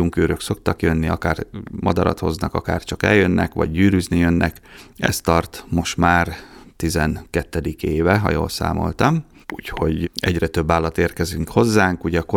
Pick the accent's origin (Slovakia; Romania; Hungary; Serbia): Hungary; Miskolc, Borsod-Abaúj-Zemplén; Én az Avason nőttem fel, és hát utána ugye az ember érzékenyebb lesz ilyenekre.